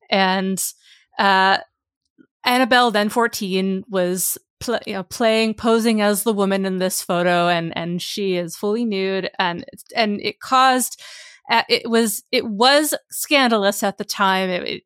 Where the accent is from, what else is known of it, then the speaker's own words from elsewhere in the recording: New Jersey, United States; a nearby sculpture garden close to where I grew up in New Jersey.